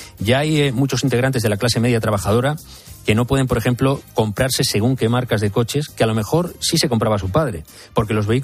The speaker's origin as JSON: {"language": "Spanish", "country": "Spain", "said": "los españoles somos los europeos que más poder adquisitivo hemos perdido en los últimos 5 años"}